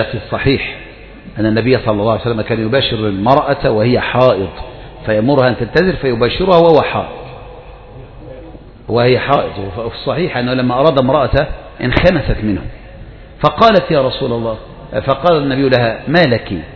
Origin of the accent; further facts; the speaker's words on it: Egypt; زينا كمصريين